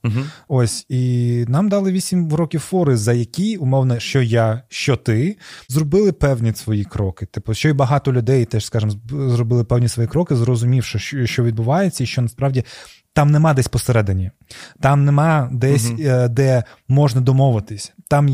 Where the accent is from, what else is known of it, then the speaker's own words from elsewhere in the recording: Crimea, Ukraine; я людина, я з Криму, мене ніхто не питав.